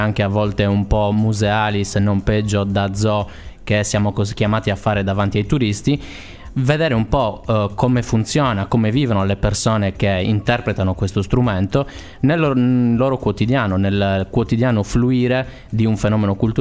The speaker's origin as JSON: {"language": "Italian", "region": "Sardinia", "country": "Italy", "said": "È anche una realtà però comune a molti di noi in quanto sardi."}